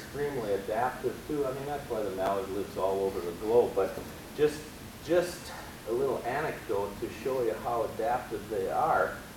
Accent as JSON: {"language": "English", "region": "Wisconsin", "country": "United States", "tie": "born or raised there", "said": "I grew up in Wisconsin, okay? And there never were any mallards wintering in Wisconsin. I grew up right on Lake Michigan"}